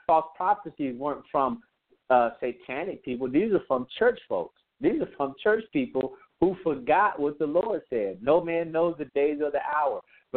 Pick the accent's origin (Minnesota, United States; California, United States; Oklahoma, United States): California, United States; we thought we were somebody, Jeanette, you know, because we come from California.